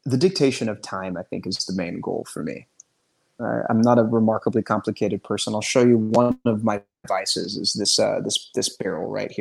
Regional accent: the South, United States; And again, like I'm from the South, she's from the South.

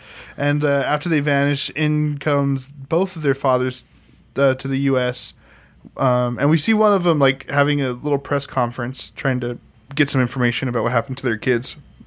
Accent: Texas, United States; I am from Texas.

